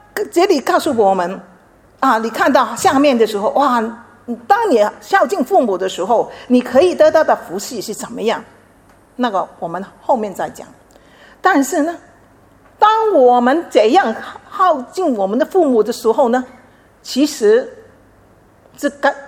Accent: China; 特别是我们中国人很不容易

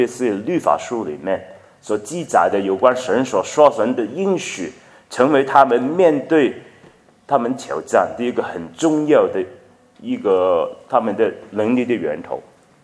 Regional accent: China; 我们中国人就用这个名词叫因缘啊

